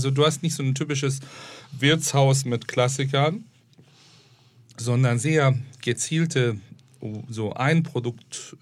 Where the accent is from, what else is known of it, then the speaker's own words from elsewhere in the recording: Aegean coast, Turkey; German is a second language; Also ich bin sehr in Verbindung mit dem Meer aufgewachsen. Auch mein Vater hatte Schiffe und. Ich habe sehr viel Zeit in der Ägäischen Küste verbracht. Mit meinem Großeltern, meine Eltern in Istanbul gearbeitet haben.